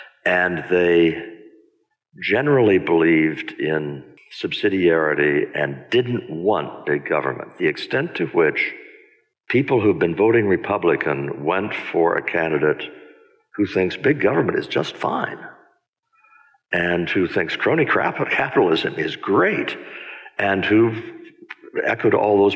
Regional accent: Newton, Iowa, United States; The way it manifested itself when I grew up in Newton, Iowa in the 1950s

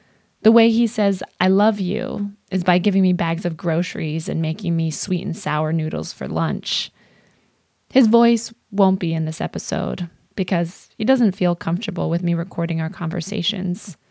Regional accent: Columbus, Ohio, United States; I'm in the car with my mom visiting my hometown, Columbus, Ohio

